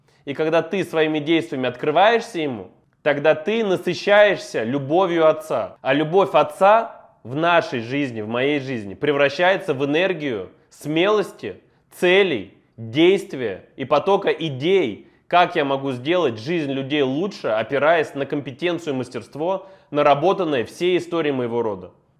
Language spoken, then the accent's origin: Russian; Cheboksary, Chuvashia, Russia; Чуваши, потому что я там родился, и, соответственно, я, когда здесь с тобой разговариваю, я говорю как человек, который вырос в Чебоксарах